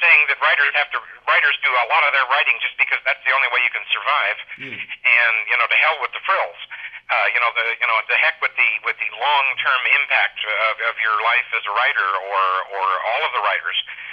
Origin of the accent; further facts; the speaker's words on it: Moses Lake, Washington, United States; also born or lived in Spokane / San Francisco; I was born in Spokane, grew up in a little town called Moses Lake. Actually, the other half of my life, I grew up in San Francisco, but my high school years were back up here in Washington State again.